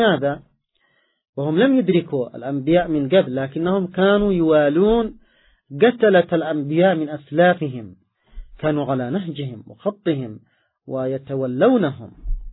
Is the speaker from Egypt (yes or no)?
no; Yemen; عندنا في اليمن